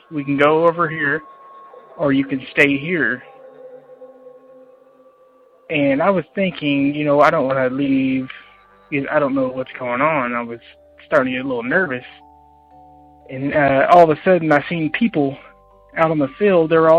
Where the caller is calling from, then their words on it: Indiana, United States; I'm from Indiana.